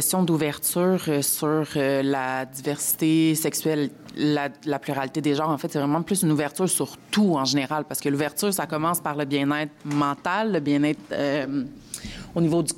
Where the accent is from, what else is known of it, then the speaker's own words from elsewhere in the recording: Montreal, Quebec, Canada; now in Quebec City, Canada; moi, je suis native de Montréal.